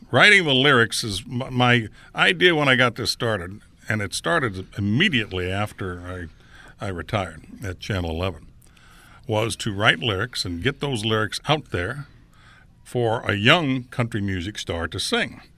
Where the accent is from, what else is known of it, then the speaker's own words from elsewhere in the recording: Branson, Missouri, United States; I said, I'm from Branson, dude. Branson's where it's at.